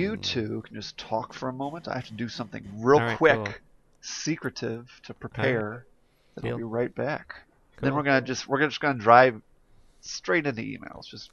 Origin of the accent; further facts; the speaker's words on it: Canada; I'm Canadian